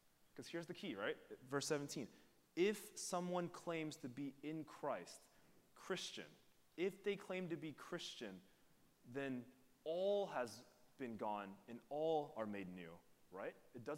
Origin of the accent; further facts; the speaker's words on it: Houston, Texas, United States; born there; While I am Asian, and that is great, while I was born in Houston, which makes me Houstonian, which is awesome, right?